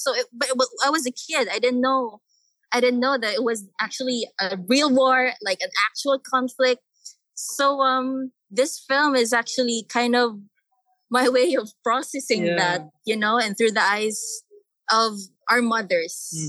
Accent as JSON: {"language": "English", "region": "Mindanao", "country": "Philippines", "tie": "born or raised there", "said": "Island of the Philippines. And in Mindanao, and I'm from there. Somehow it was my hometown which my family escaped from"}